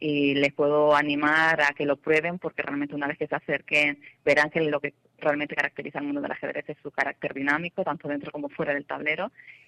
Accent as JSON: {"language": "Spanish", "region": "Canary Islands", "country": "Spain", "said": "procedo de Canarias, especialmente Gran Canaria."}